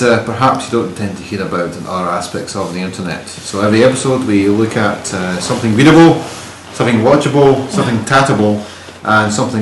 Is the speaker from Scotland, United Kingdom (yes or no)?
yes; Scotland, United Kingdom; I'm from Scotland